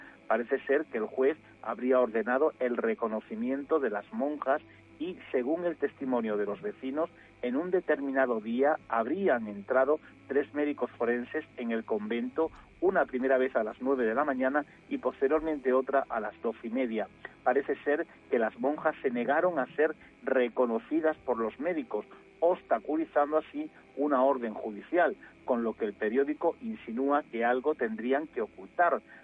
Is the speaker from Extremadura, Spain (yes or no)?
yes; Extremadura, Spain; yo que soy extremeño, lo he escuchado más de una vez